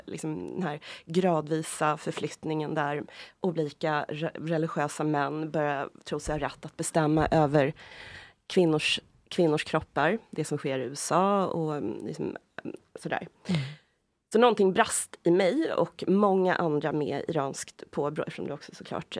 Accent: Sweden; born there; Båda mina föräldrar är från Iran. Jag är född i Sverige.

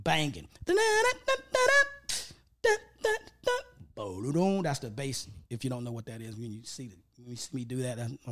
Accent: Memphis, Tennessee, United States; I grew up in Orange Mound, and we didn't really do that.

